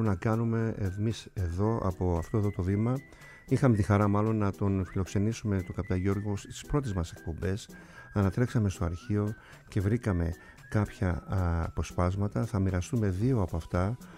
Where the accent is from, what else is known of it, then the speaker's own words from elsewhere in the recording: Kasos, South Aegean, Greece; Το νησί μου η Κάσος